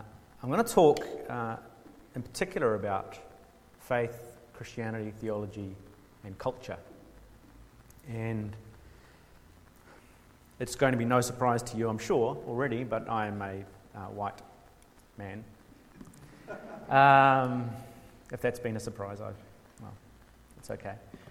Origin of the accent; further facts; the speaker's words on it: Hawke's Bay, New Zealand; So I grew up in Hawke's Bay for most of my younger life, watching baptisms on the bank of the Tukituki River.